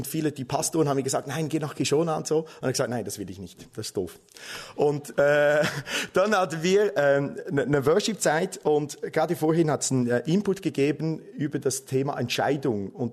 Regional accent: Switzerland; wie ihr vielleicht schon hört, ich bin Schweizer

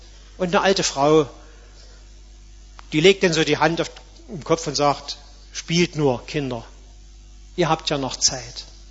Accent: Dresden, Saxony, Germany; born there; am 12. Februar 1945 in Dresden, wo ich geboren bin

